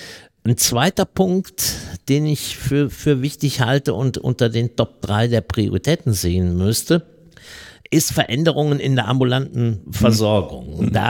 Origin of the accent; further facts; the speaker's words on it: Eifel, Germany; Ich weiß, wovon ich rede, ich komme aus der Eifel.